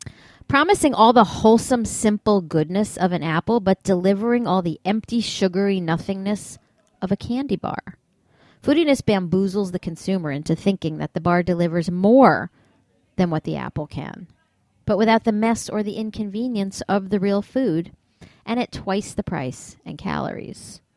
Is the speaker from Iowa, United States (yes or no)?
no; New York City, New York, United States; Now, even my hometown of New York City, once the proud capital of too rich and too thin, now has to widen the subway seats and order heavy-duty ambulances.